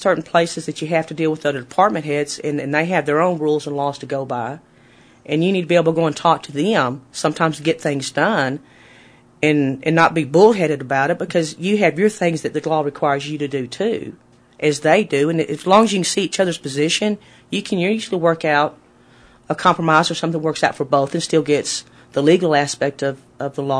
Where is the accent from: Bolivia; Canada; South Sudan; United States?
United States; Lubbock, Texas; I was born and raised right here in Lubbock, Texas.